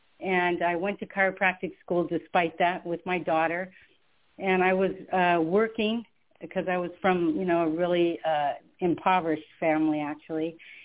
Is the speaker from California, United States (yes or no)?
yes; Sacramento, California, United States; I grew up in Sacramento, California. I'm the ninth of 12 children.